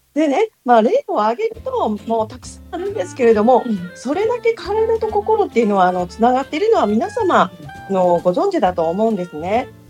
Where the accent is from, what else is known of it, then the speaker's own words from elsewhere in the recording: Kobe, Hyogo, Japan; 私は神戸生まれ神戸育ちの神戸っ子、